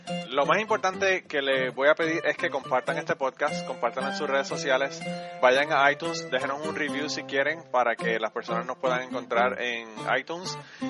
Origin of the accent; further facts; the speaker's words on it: Cuba; como cubano.